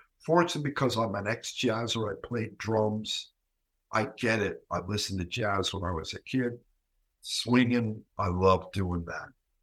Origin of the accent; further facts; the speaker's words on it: New Jersey, United States; He was born in New Jersey, went to jail in New Jersey. And I'm from New Jersey.